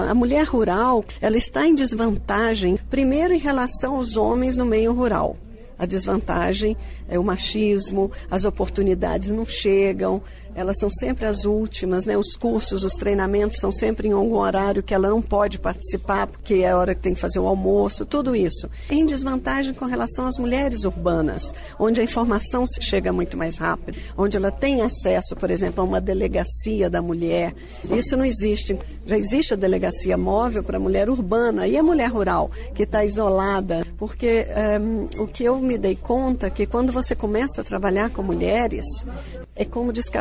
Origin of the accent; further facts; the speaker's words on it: Manhumirim, Minas Gerais, Brazil; Eu nasci em Manhumirim, no interior de Minas, e cresci numa fazenda onde o café era a principal atividade.